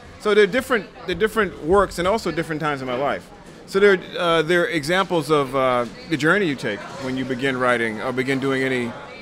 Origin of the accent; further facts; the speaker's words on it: Brownsville, New York, United States; And coming from the outer boroughs, you have that same feeling. Growing up in Brownsville, I know it was a 40-minute ride to Manhattan.